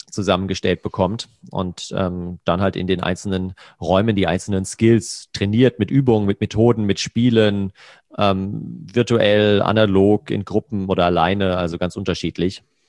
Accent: Hesse, Germany; in der Nähe von Frankfurt, wo ich herkomme

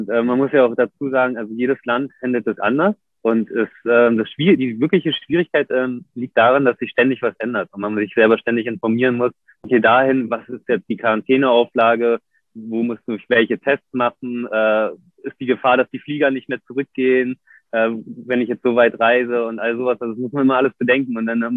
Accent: Berlin, Germany; ich bin natürlich in Berlin aufgewachsen, da gab es noch zu der Zeit überhaupt gar keine Surfer

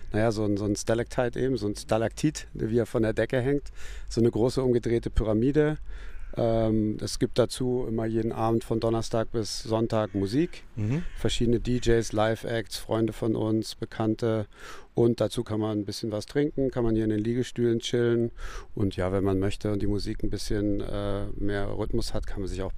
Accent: Berlin, Germany; ich bin Lichtkünstler aus Berlin

